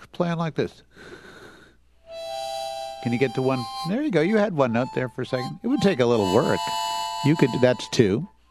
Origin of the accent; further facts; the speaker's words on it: Armonk, New York, United States; but in fact, we grew up in Armonk, New York.